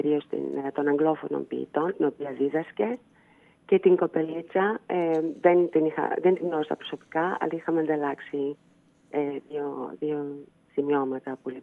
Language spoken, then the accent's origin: Greek; Egypt; διότι εγώ μεγάλωσα στην Αίγυπτο